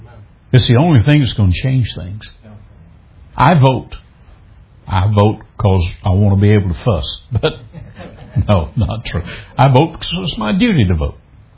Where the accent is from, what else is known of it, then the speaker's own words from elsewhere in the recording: Southern United States, United States; I'm from the South.